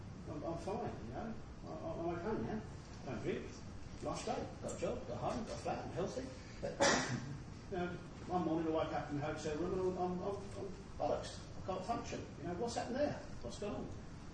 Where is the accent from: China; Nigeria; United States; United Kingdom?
United Kingdom; East of England; I'm from Milsey in Essex, England, not from London, a little bit further outside.